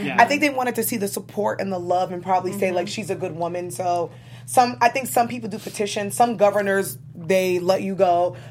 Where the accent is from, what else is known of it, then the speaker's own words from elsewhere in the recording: New York, United States; Because I'm from a New Yorker.